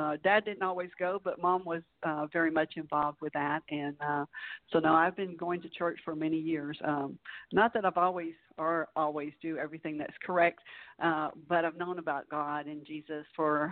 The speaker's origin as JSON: {"language": "English", "region": "Alabama", "country": "United States", "tie": "born or raised there", "said": "I grew up in Alabama, and sometimes we talk and write the same way."}